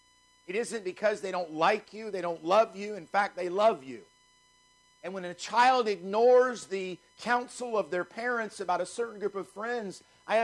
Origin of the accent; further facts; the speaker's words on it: Michigan, United States; Now, where I grew up in Michigan in the country, we burnt everything that could be burned.